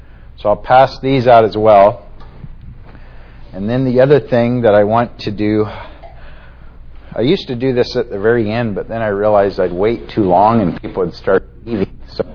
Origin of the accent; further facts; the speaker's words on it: Fresno, California, United States; I grew up in Fresno, not too far away from you all, so I know this area very well, although it's been a while since I've lived in the valley, but my parents still live there.